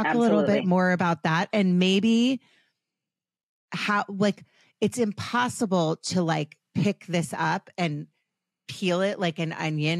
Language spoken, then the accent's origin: English; Potomac, Maryland, United States; my brother and I, we had lived on a court in Potomac. I grew up in Potomac, Maryland, and we would just, all of the kids in the court, we would all play like kick the can.